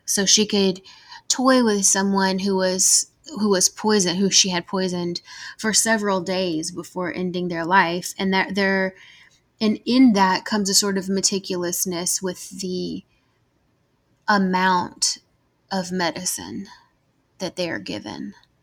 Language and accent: English; the South, United States; accent: Southern; I mean, I'm from the South. I'm sure that y'all can hear that in my voice. So it's always hot here